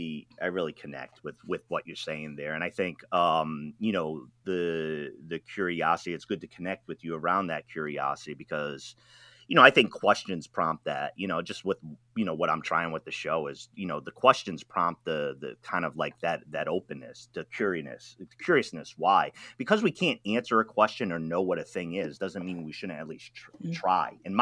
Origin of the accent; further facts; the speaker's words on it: East Coast, United States; now in West Coast, United States; I'm from the East Coast, and the Atlantic Ocean is so very different from the Pacific Ocean. And then when I moved out to the West Coast